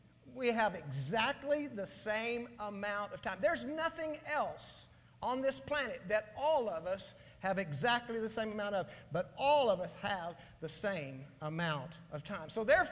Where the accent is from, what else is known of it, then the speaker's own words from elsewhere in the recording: Texas, United States; Invariably, in August, it'll say it's 125 degrees when I know, as a Texan, it's not 1 degree over 120.